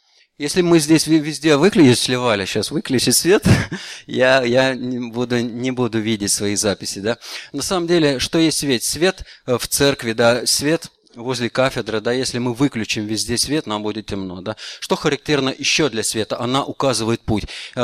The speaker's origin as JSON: {"language": "Russian", "country": "Lithuania", "said": "я знаю, что я литовец"}